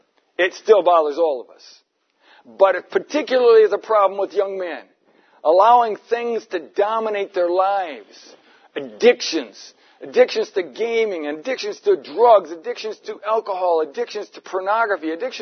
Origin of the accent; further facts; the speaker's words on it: United States; now in Australia; I don't know whether they did it here in Australia or not, but in my home country of America